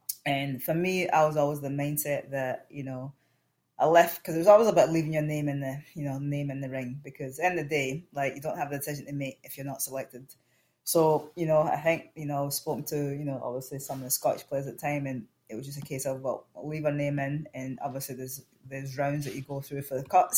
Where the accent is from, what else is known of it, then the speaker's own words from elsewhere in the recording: United States; born there; And yeah, I was born in America, but I didn't feel American.